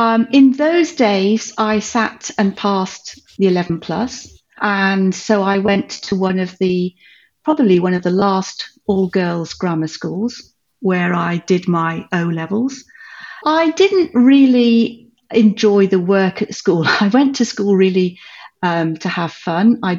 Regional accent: Worcester, West Midlands, United Kingdom; the time I was 11, I'd lived in seven counties. So I'm never really quite sure what to say. I tend to say the Midlands because I went to school in Worcester. So I'm from the Midlands, basically, yeah. But I've lived all over the UK.

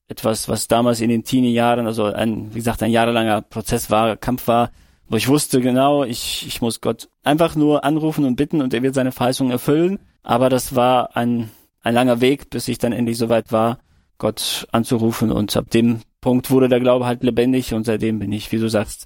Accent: Kyrgyzstan; now in Germany; Also ich bin dann in der Sowjetunion geboren, aufgewachsen in Kirgisien in Deutschland.

